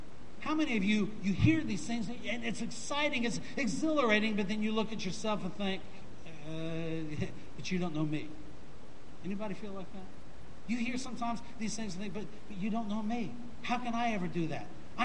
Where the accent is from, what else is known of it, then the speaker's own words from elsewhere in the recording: Virginia, United States; also born or lived in Hawaii / Cuba; I was born in Hawaii, lived in Cuba for 4 years. My dad was Navy, and then grew up near Virginia Beach.